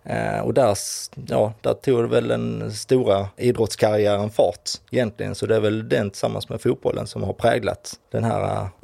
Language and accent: Swedish; Järsås, Skåne, Sweden; Jag växte upp i en liten by utanför Sibbhult som heter Järsås. Ja, inte ens i Järsås utan någonstans mellan Järsås och Sibbhult. Så där började den stora resan på en liten gård alla Bullerbyn.